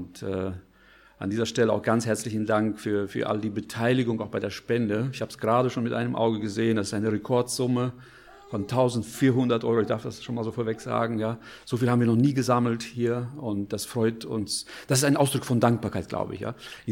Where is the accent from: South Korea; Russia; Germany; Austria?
Russia; Siberia; als ich als Kind heranwuchs, ich bin in Sibirien geboren und aufgewachsen